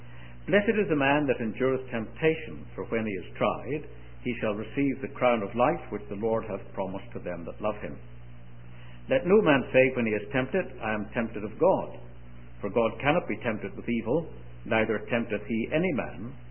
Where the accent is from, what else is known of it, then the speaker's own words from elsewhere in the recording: Northern Ireland, United Kingdom; born there; accent: mixture of Northern Irish, English and Scots; moved away as an adult; also born or lived in Scotland; now in England; I was born in Northern Ireland, of which everybody has heard, and left there when I was 23, got married, lived in Scotland for 7 years, and have lived in England ever since. That accounts for my accent being a sort of mixture of Northern Irish, English, and Scots.